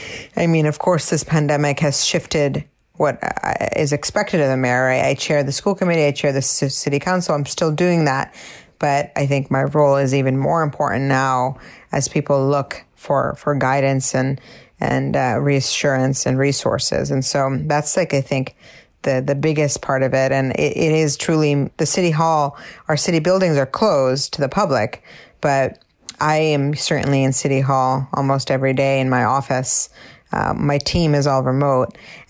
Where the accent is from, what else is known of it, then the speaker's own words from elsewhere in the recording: Cambridge, Massachusetts, United States; And as far as what, you know, Cambridge is, you know, it's been my hometown and I've seen it change in so many different ways.